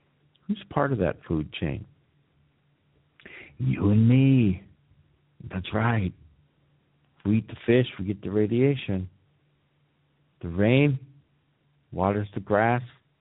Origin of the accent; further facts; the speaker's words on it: Washington, United States; in my home state of Washington, the United States, we're talking about starfish sort of melting.